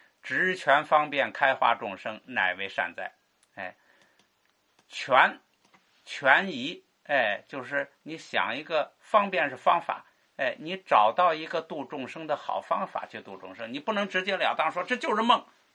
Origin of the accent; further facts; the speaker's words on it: China; 一开始就只好从我们中国人知道的词儿里头呢